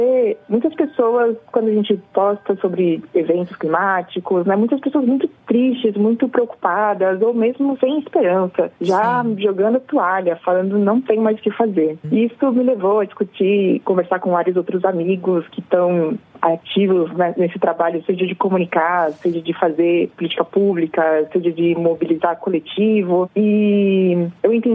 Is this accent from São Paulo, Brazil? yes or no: yes; São Paulo, Brazil; eu sou de São Paulo, da capital, e aqui era a cidade da Garoa.